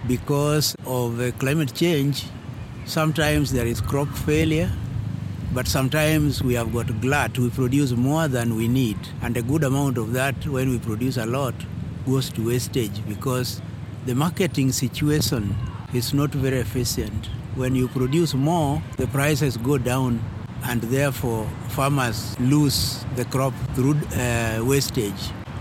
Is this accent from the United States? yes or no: no; Kenya; I'm from Kenya. And in Kenya, I teach at the university and also an administrator.